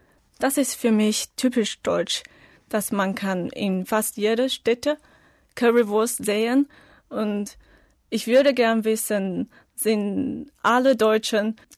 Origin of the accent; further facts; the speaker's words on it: Taiwan; German is a second language; Ich komme aus Taiwan. Ich bin im Jahr 1990 geboren. Ich bin jetzt eine Studentin.